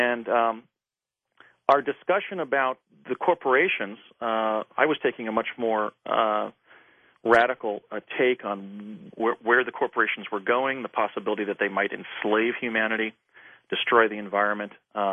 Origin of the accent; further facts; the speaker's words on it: New Jersey, United States; I had a very wonderful and happy childhood growing up in New Jersey